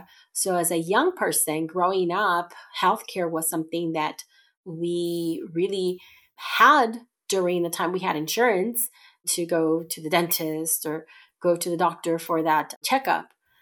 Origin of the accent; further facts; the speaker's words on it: California, United States; I grew up here in the Central Valley, precisely where we're at.